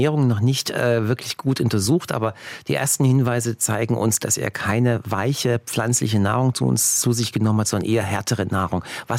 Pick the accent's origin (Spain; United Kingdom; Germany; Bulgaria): Bulgaria; Plovdiv, Plovdiv Province; born there; German is a second language; Ich bin ja geboren in Bulgarien. Ja, in der Stadt Plovdiv, ist nicht nur einer der schönsten Städte des Balkans, sondern es ist auch die Stadt, die am längsten als Stadt besiedelt wurde.